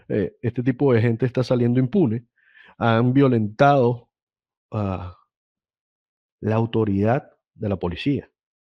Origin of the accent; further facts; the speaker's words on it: Venezuela; como venezolano que me siento indignado con esto